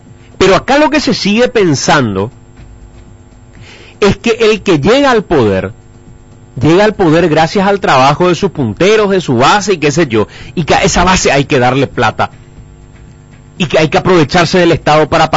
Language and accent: Spanish; Paraguay; como paraguayos.